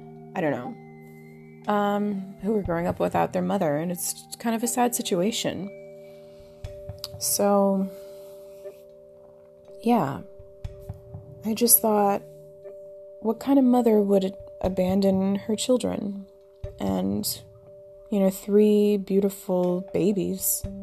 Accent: United States; because I told them I'm American.

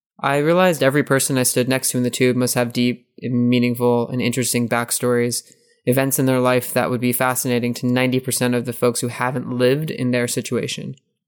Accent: United States; So when I say I'm from America, it should mean very little other than what currency I might use when I go home.

